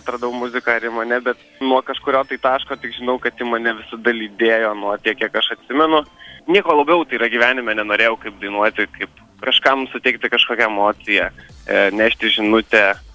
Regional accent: Alytus, Alytus County, Lithuania; moved away as an adult; Taip, aš gimiau ir užaugau Lietuvoje. Iš Lietuvos išvykau tik studijuoti, tai 18 metai buvo. Visada galvojau, kad Alytus yra labai labai gera vieta augti

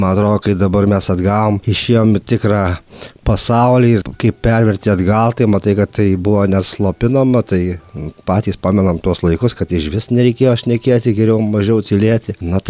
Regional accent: Alytus, Alytus County, Lithuania; geresnio, gal tikresnio alitiškio negu aš tai negali būti, nes gimiau prie pat Piliakalnio ir augau ir dabar tikiuosi dar grįžti ten.

